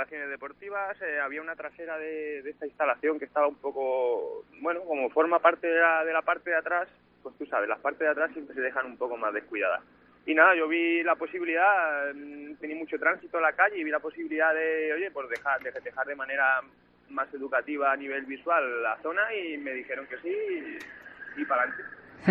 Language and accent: Spanish; Segovia, Castile and León, Spain; also born or lived in Madrid / Seville; now in La Palma del Condado, Spain; Yo soy natural de Madrid, me crié en Segovia, pero hice la universidad en Sevilla y me instalé en La Palma del Condado.